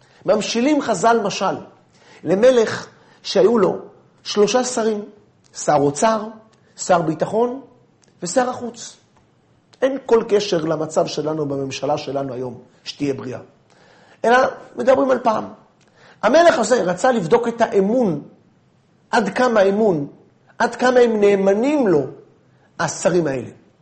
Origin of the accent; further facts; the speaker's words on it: Bnei Brak, Central District, Israel; אני גדלתי בבית של יהודים שומרי תורה ומצוות. גדלתי בבני ברק